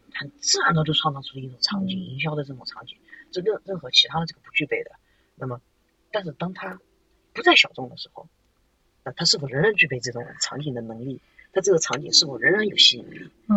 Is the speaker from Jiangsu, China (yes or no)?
no; Hangzhou, Zhejiang, China; 我想点名批评一下我的家乡